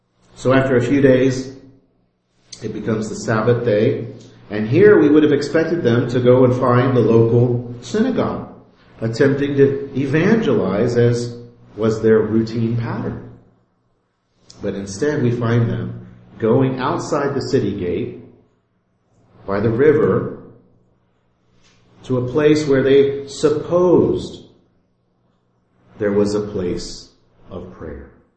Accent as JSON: {"language": "English", "town": "Houston", "region": "Texas", "country": "United States", "tie": "born or raised there", "said": "It reminds me of my hometown of Houston, where it's this international melting pot."}